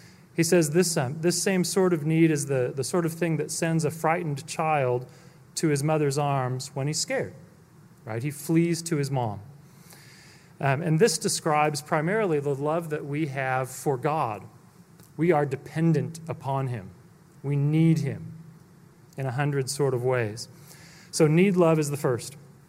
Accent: California, United States; and I grew up in California

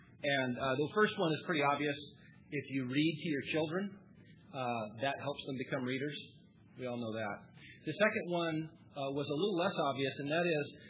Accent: Seattle, Washington, United States; And believe it or not, yeah, I'm from Seattle, too.

